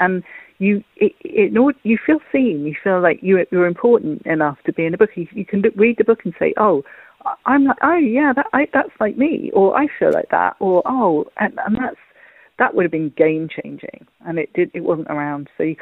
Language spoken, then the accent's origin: English; London, United Kingdom; I was mixed race. I'm Irish and Thai in South London